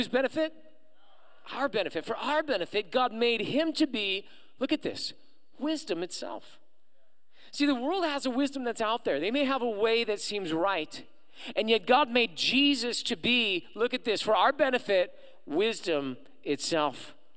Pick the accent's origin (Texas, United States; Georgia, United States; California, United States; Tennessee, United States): California, United States; Moreno Valley; Man, I'm just here, a little kid from the IE. I was born in Moreno Valley.